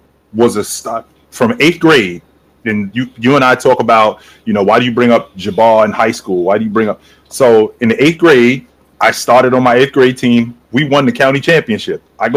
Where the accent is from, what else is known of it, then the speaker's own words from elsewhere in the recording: New Jersey, United States; I'm originally from Jersey. I played basketball in high school. I went to St. Anthony High School in Jersey.